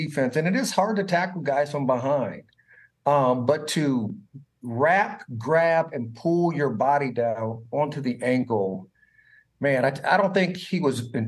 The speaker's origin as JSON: {"language": "English", "region": "Indiana", "country": "United States", "said": "Well, I am from Indiana."}